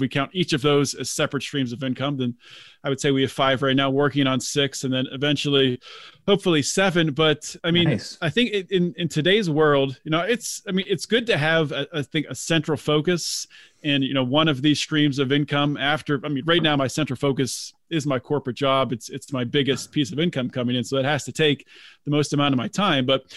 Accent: Pennsylvania, United States; also born or lived in California; I picked up and I moved from California back home to where I, you know, grew up in Pennsylvania. So it was a familiar move

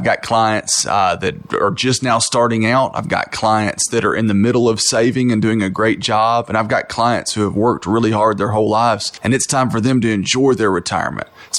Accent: Knoxville, Tennessee, United States; Man, I was born and raised here in Knoxville. My family's owned a business here since the 1920s.

